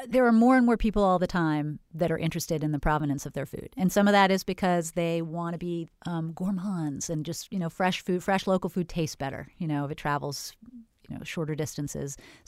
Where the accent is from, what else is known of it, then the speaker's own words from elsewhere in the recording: California, United States; now in Florida; I was from Northern California and moved to Florida and wondered why the farmers markets had no farmers at them.